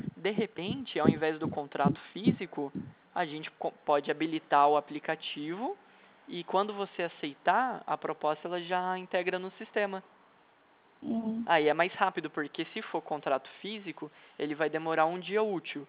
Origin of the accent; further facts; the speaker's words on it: Jacareí, São Paulo, Brazil; Ah, eu sou de Jacareí também, eu moro perto do SESI.